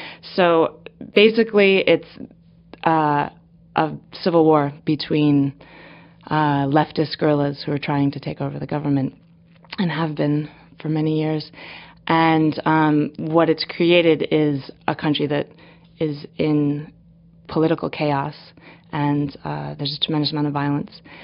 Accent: Ithaca, New York, United States; I guess I would have to say probably the basis of it was growing up in Ithaca.

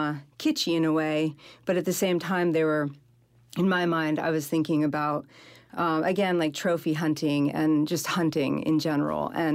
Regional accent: Burlington, Vermont, United States; Well, I grew up in Burlington, Vermont, and my dad would go duck hunting.

